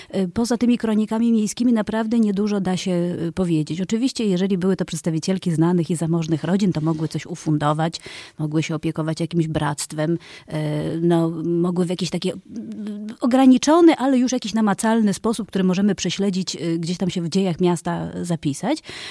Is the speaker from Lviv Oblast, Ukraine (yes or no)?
yes; Lviv, Lviv Oblast, Ukraine; Jestem ze Lwowa. Sama jestem urodzona we Lwowie. Urodziłam się w polskiej rodzinie